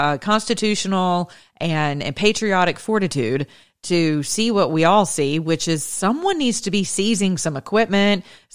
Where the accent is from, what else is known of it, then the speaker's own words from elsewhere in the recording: United States; because we have this idea that we're American and I love my nation.